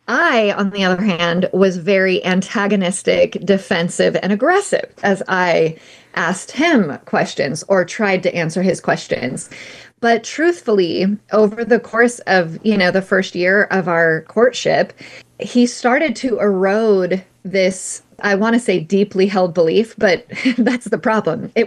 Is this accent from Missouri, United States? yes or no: no; California, United States; I grew up in California. You can live your whole life in California and maybe never even hear of God.